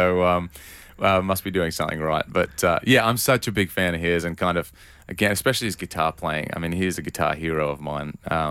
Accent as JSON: {"language": "English", "town": "Newcastle", "region": "New South Wales", "country": "Australia", "tie": "born or raised there", "said": "I grew up in Newcastle, like a little bit out of Newcastle and sort of, you know, in the bush, for lack of a better term."}